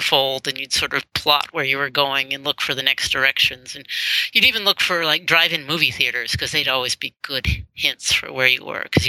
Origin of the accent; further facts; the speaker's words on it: New Hampshire, United States; I grew up in New Hampshire, and so there were lots of hills and valleys and mountains and roads